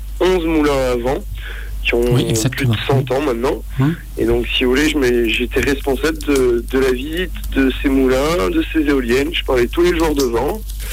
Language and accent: French; Le Puy-en-Velay, Auvergne-Rhône-Alpes, France; là, je suis en famille en Haute-Loire. Je suis natif de Haute-Loire.